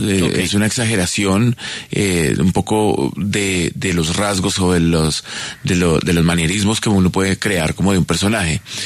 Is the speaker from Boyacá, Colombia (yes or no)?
yes; Tunja, Boyacá, Colombia; Somos abuelitos que venimos de Tunja.